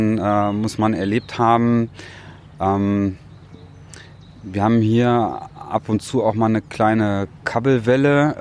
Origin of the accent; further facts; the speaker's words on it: Hanover, Lower Saxony, Germany; als Hannoveraner dann auch nach dem Feierabend nochmal eine kleine Runde in der Einriede zu drehen oder am Mittellandkanal.